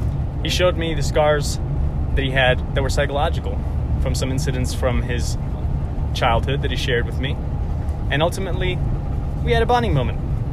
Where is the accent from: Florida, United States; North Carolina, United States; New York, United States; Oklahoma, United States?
Florida, United States; I am driving the 1,800 mile journey back to my home state in Florida.